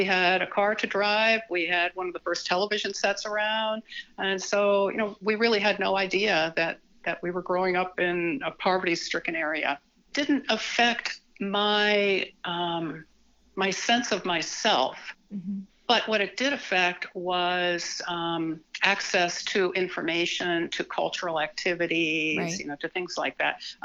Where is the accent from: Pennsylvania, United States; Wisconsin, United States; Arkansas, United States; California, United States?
Pennsylvania, United States; Ebensburg; also born or lived in Baltimore; I was born in Baltimore and along with my two siblings. And when I was six, my parents decided that they would move back to the small town in Pennsylvania where my father had been born and raised. It's called Ebensburg.